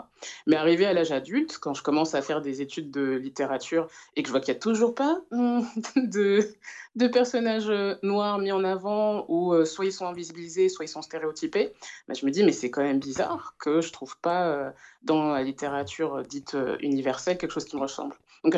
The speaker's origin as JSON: {"language": "French", "country": "France", "tie": "born there", "said": "je suis martiniquaise par ma mère, je suis congolaise par mon père, je suis née dans l'Hexagone"}